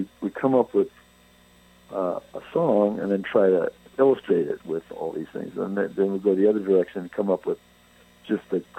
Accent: Phoenix, Arizona, United States; now in San Francisco, United States; strange living in San Francisco as well. Also, before that, growing up in Phoenix, isn't it? Strange culture, Southwestern culture

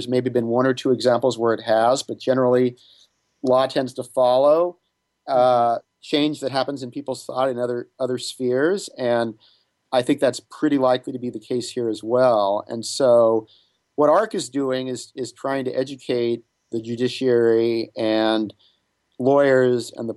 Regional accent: United States; born there; I'm an American. I was born in the U.S. A lot of males in the U.S. are circumcised.

